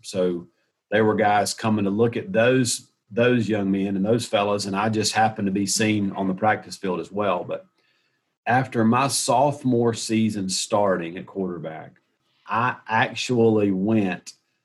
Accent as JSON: {"language": "English", "town": "Hartwell", "region": "Georgia", "country": "United States", "tie": "born or raised there", "said": "I grew up in Hartwell, and we were literally in the shadows of the arches of Athens, basically."}